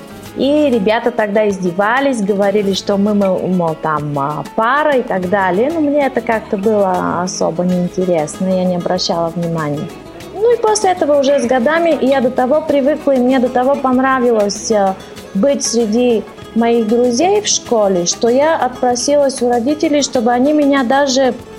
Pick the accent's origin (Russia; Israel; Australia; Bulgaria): Bulgaria; Sofia, Sofia City; born there; Russian is a second language; Мне 44 года. Я родилась в Софии в 69 году. 18 ноября, знак зодиака Скорпион.